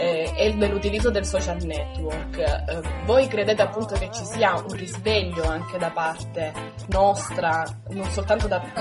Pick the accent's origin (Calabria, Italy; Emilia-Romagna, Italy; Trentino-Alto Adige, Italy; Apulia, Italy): Apulia, Italy; Sì, infatti anch'io sono pugliese